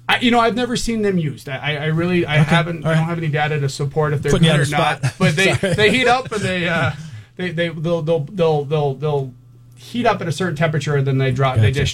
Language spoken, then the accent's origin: English; Massachusetts, United States; moved away; Actually from the East Coast, right outside of Boston, and I moved here in early 2000s.